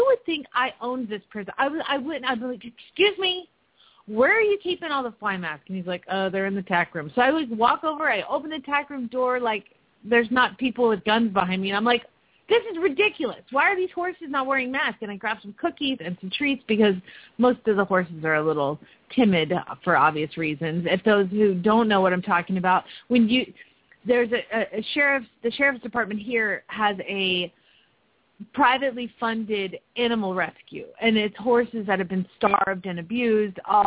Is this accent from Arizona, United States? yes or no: yes; Phoenix, Arizona, United States; from Phoenix, Arizona